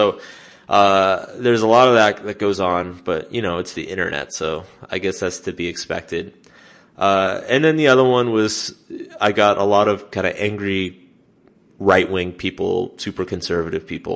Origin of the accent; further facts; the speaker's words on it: United States; And as an American, it's like, going to England or Australia or New Zealand, it's like, they get excited, just as excited. They're like, oh, you're from America.